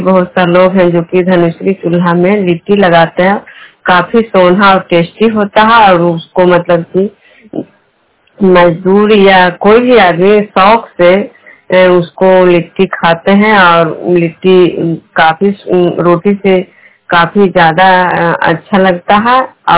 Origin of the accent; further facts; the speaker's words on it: Bihar, India; मैं विष्णु प्रोग्राम खड़गा पंचायत नालंदा जिला नालंदा प्रखंड की निवासी हूँ।